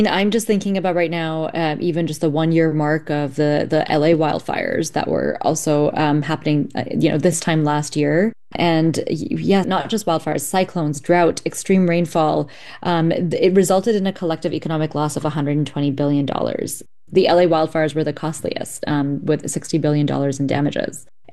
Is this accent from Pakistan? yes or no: yes; Pakistan; I come from Pakistan